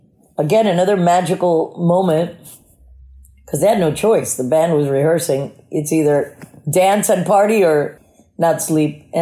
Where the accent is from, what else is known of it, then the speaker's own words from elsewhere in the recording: South Carolina, United States; one of my dad's army buddy's daughter that I grew up with in South Carolina.